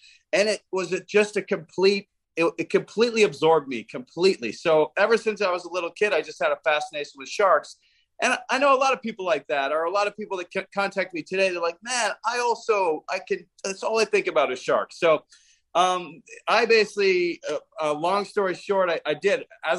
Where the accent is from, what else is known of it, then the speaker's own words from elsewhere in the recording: New York City, New York, United States; born there; I was born in New York City in 1977.